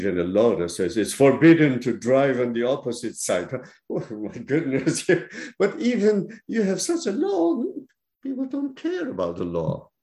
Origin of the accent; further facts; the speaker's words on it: Philippines; I grew up in the Philippines, okay?